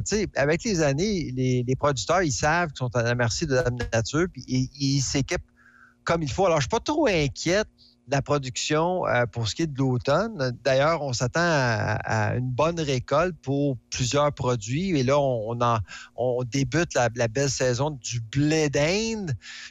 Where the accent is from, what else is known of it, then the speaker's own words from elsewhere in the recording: Quebec, Canada; moi, je viens des cantons de l'Est.